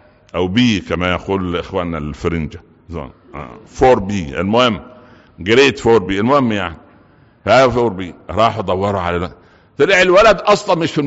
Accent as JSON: {"language": "Arabic", "country": "Egypt", "said": "عندنا في مصر"}